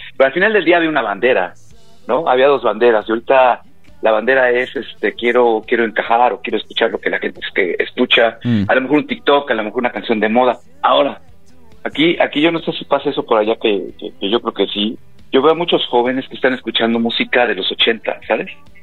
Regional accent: Mexico; para nosotros como mexicanos es un estándar, ¿sabes?

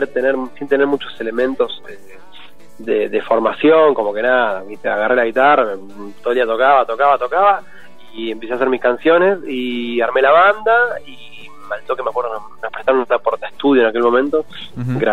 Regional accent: Ushuaia, Tierra del Fuego, Argentina; now in San Pedro, Argentina; soy nacido y criado en Ushuaia

